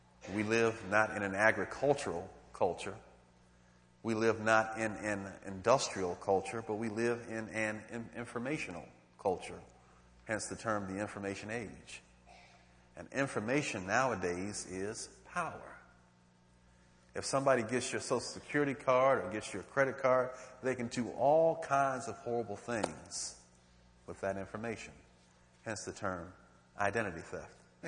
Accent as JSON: {"language": "English", "town": "Cleveland", "region": "Ohio", "country": "United States", "tie": "born or raised there", "said": "I grew up on Miles Avenue in Cleveland, Ohio. And that part of town was known for car thieves."}